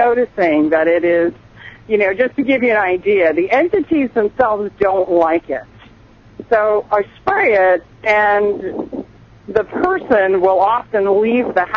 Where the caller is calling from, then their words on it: Hot Springs, Arkansas, United States; I'm calling from Hot Springs, Arkansas.